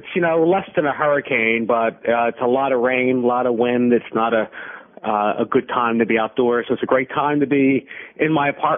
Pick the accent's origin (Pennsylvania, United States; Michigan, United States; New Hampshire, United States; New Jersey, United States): Pennsylvania, United States; Philadelphia; Well, I grew up in Philadelphia and thought I was going to be a professional baseball player.